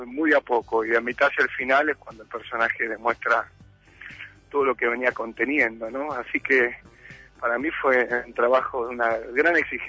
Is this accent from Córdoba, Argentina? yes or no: no; Adrogué, Buenos Aires Province, Argentina; cuando vine a estudiar al conservatorio acá a Buenos Aires. Yo soy de Adrogué, de la zona sur de la capital, así que del gran Buenos Aires